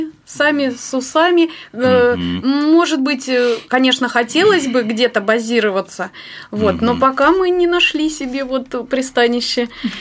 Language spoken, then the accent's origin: Russian; Krasnodar Krai, Russia; Вот, и потом я сама из Краснодарского края.